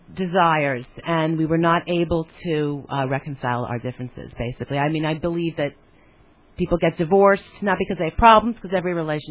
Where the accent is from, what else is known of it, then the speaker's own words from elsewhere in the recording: Manhattan, New York, United States; I took the Long Island Railroad, which was a odyssey for me, because I'm from Manhattan and... anything out of Manhattan is an odyssey.